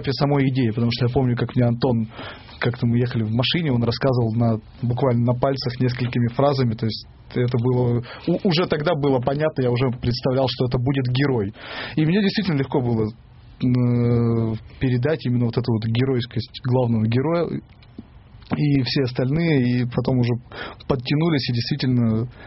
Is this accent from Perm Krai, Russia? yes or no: yes; Perm, Perm Krai, Russia; это мы же просто из Перми с Антоном.